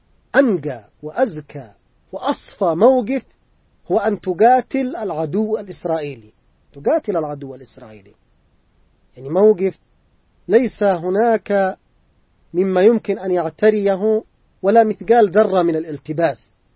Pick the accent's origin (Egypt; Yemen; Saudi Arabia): Yemen; نحن كشعب يمني كان موقفنا واضحا ومعلنا من بداية هذه الجولة